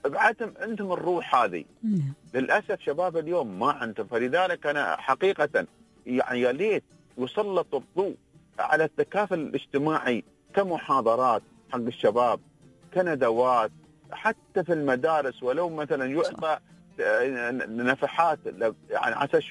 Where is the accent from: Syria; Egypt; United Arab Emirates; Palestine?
United Arab Emirates; نحن كمجتمع إماراتي